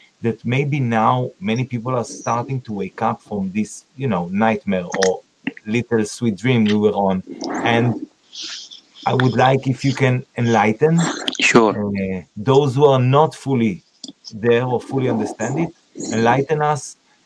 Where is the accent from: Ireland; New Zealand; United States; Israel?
Israel; we grew up here in Israel thinking Judaism and Zionism is one thing. Thinking to be a Zionist is to be a good Jew.